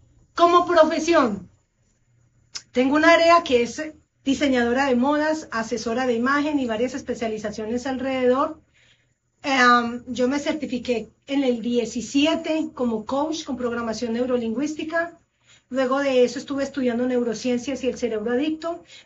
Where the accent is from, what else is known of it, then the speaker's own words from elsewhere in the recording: Colombia; now in United States; yo soy colombiana, radicada en Estados Unidos. Yo primero viví acá, yo no sé si 5 o 6 años, yo regresé a Colombia 2 años y medio y ya llevo 3 nuevamente acá.